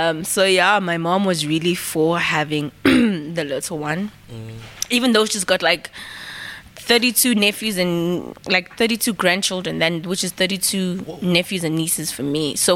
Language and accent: English; Ladysmith, KwaZulu-Natal, South Africa; moved away; also born or lived in Gauteng; A Ladysmith. But then I came to Gauteng.